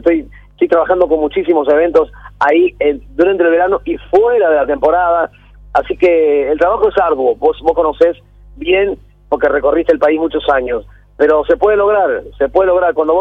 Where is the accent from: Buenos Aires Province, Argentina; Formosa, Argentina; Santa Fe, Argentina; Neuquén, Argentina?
Buenos Aires Province, Argentina; Mar del Plata; yo soy de Mar del Plata y no sé nadar?